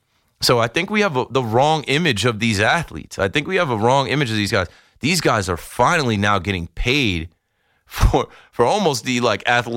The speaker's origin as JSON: {"language": "English", "town": "Ocean Township", "region": "New Jersey", "country": "United States", "tie": "born or raised there", "said": "You know, when I was growing up in Ocean Township playing football, I knew it was my only way out."}